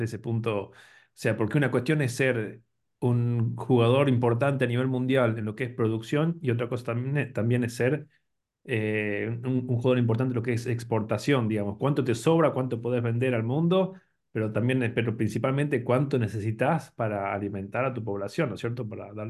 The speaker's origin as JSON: {"language": "Spanish", "region": "Salta", "country": "Argentina", "said": "pero yo vengo de Salta y bueno, ya un poco hablaremos de eso"}